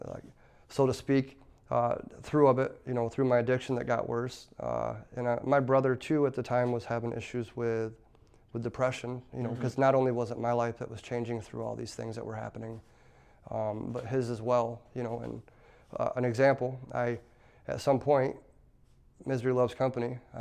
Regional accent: Battle Creek, Michigan, United States; I'm 44 years old. I've lived a pretty eventful life. I grew up in Battle Creek, Michigan.

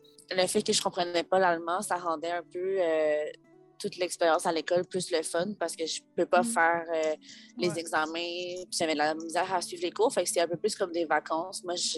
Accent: Quebec, Canada; accent: Quebec; parce que surtout nous, avec notre accent, puis nos expressions là, propres au Québec.

